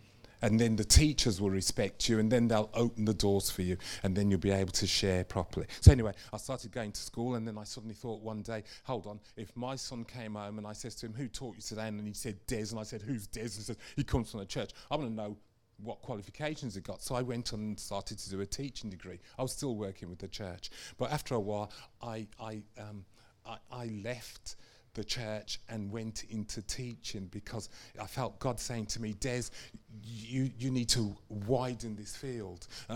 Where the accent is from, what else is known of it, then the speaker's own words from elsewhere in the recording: Birmingham, West Midlands, United Kingdom; born there; I was born in Birmingham.